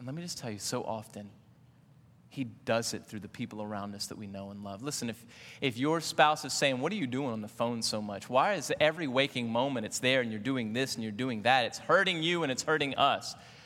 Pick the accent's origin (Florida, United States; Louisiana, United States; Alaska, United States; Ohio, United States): Louisiana, United States; Though I'm not Cajun by descent, I grew up in Cajun land, and I love food.